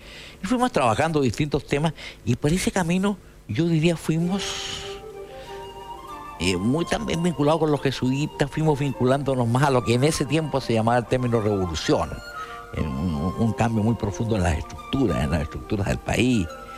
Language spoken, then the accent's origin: Spanish; Ovalle, Coquimbo, Chile; estaba en mi pueblo, en Novalle.